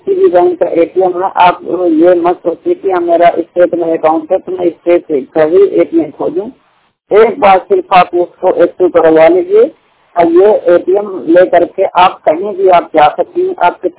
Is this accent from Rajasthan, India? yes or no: no; Banda, Uttar Pradesh, India; 100% विकलांग हूँ, बांदा उत्तर प्रदेश का मूल निवासी हूँ।